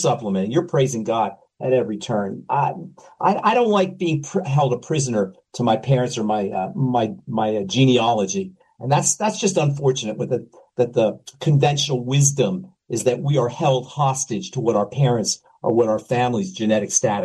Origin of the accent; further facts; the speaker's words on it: Queens, New York, United States; Rita, my old stomping grounds, Queens. I'm from Queens.